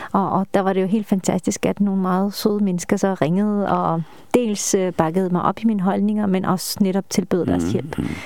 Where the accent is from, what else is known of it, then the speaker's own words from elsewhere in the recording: Esbjerg, Region of Southern Denmark, Denmark; Ja, jeg er opvokset i Esbjerg.